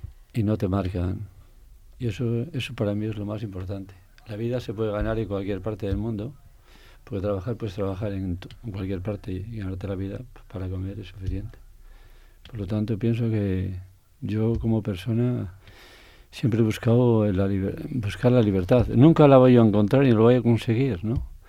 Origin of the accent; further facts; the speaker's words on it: León, Castile and León, Spain; also born or lived in San Sebastián / A Coruña; now in Elche, Spain; Yo soy leonés, de adopción. Después mis estudios los hice a caballo entre León y San Sebastián. Trabajé en León, trabajé en San Sebastián, fue después en La Coruña, después vine hace 34 años, creo, que aquí a Elche.